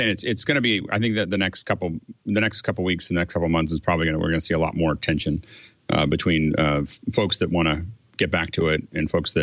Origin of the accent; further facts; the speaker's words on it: Pennsylvania, United States; I think we're going to see in my hometown or where I grew up in Pennsylvania, there's a huge fight